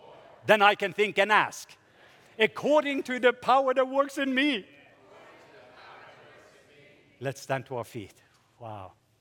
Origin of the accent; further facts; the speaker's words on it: Norway; we're 6,000 Lutherans in my home country, Norway.